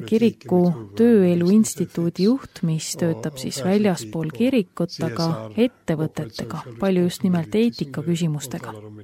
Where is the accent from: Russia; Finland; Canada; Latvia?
Finland; Helsinki, Uusimaa; Estonian is a second language; also born or lived in Turku; Olen sündinud Soomes, Turu linnas, üles kasvanud Helsingis ja seal lõpetasin ka keskkooli.